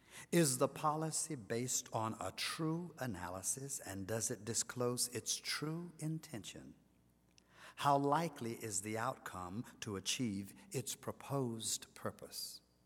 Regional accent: North Carolina, United States; people have immediately discerned that I'm from North Carolina and been a Democrat all my life

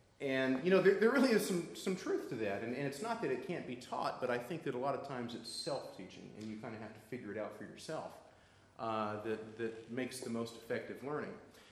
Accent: Atlanta, Georgia, United States; And I'm from Atlanta, and that's not how we do it in Atlanta. But we're kind of learning to fit into small town life out there, and we absolutely love it.

